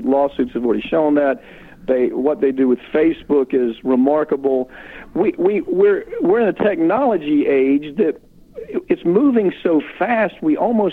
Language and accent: English; Florida, United States; I was raised in Florida, and they have every right to be angry